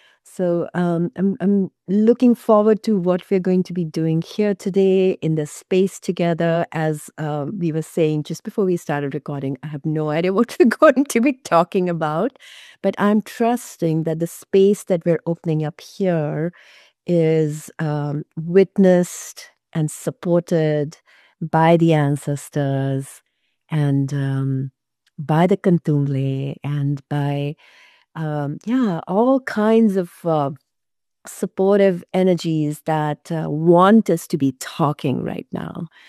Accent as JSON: {"language": "English", "country": "India", "lives_now": "California, United States", "said": "I come from India, so I'm not from this land."}